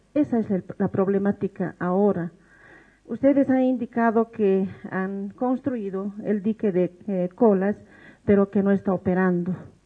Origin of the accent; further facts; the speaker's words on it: Oruro, Bolivia; Vengo de Oruro, representando a las organizaciones sociales de la FEDJUVE.